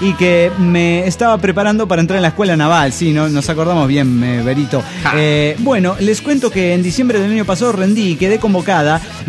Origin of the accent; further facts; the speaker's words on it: Guadalajara, Jalisco, Mexico; de Guadalajara, Jalisco, México.